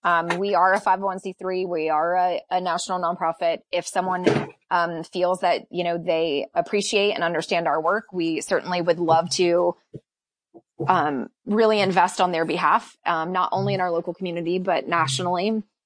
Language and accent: English; Florida, United States; moved away; I came from Florida, but the Southeast has this amazing thing called seasons that I was not aware of. And so I like to take full advantage of those things because I didn't grow up having them.